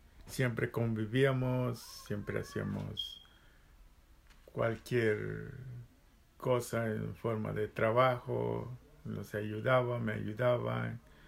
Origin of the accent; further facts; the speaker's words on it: Tezontiopan de Bonilla, Puebla, Mexico; now in Brooklyn, United States; En Tezontiopan de Bonilla, Atlixco, Puebla, en México.